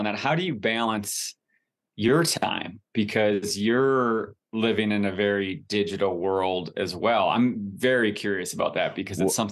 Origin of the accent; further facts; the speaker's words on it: Wisconsin, United States; dude, I grew up in Wisconsin, and I was skiing in jeans at Little Switzerland